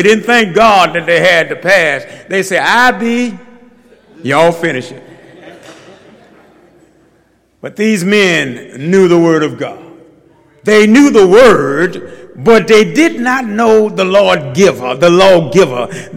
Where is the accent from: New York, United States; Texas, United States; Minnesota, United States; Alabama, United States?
Texas, United States; Dallas; When I grew up in South Dallas, there were men who used to sit outside the barber shop.